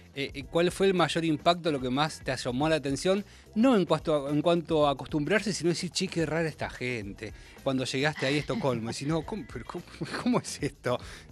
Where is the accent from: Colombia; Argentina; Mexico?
Argentina; Bahía Blanca, Buenos Aires Province; yo soy de Bahía Blanca, las ciudades de las provincias somos más de ni siquiera avisar y pasamos